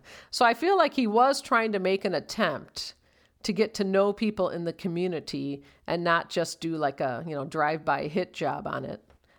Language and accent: English; Kenosha, Wisconsin, United States; This is Kenosha. This is my hometown where I live now and write about for the hometown newspaper.